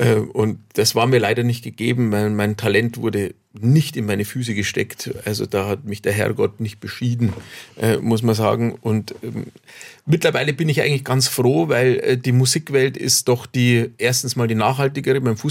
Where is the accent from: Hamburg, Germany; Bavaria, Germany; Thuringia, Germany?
Bavaria, Germany; Ich bin in Bayern auf dem Land aufgewachsen, aber wir haben oft die Verwandtschaft besucht.